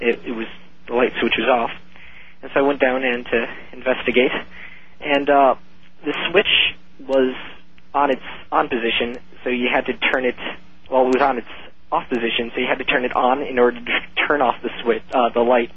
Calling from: Minneapolis, Minnesota, United States; Hello, Art. … from Minneapolis.

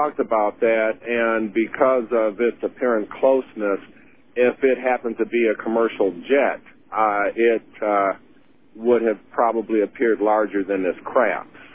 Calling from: Mesa, Arizona, United States; I'm calling from Mesa, Arizona.

